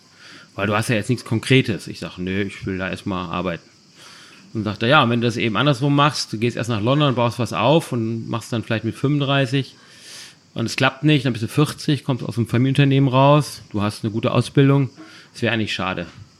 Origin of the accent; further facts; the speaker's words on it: Düsseldorf, North Rhine-Westphalia, Germany; Also ich bin ja Düsseldorfer.